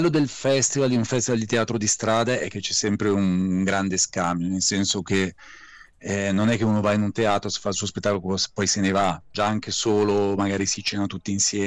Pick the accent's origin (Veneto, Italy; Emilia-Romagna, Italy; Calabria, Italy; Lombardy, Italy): Lombardy, Italy; Baggio; pur organizzando un festival a Raw, sono di Baggio.